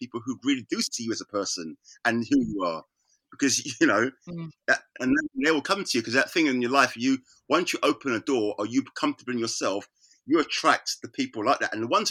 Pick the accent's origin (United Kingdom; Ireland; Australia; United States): United Kingdom; Islington, London; Yeah, I was born in London. I was born in Islington.